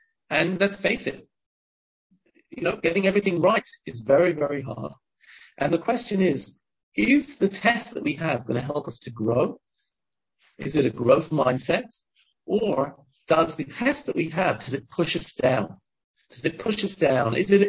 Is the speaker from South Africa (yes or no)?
no; England, United Kingdom; also born or lived in Israel; I grew up in England, and I lived in Israel for many years before my parents made Aliyah.